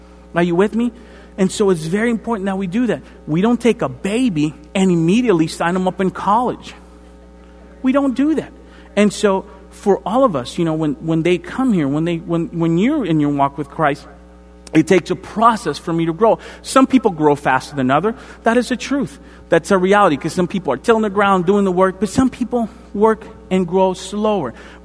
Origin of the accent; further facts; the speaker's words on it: Dominican Republic; Like I said, mentioned before, I'm from the Dominican Republic, from the tropics.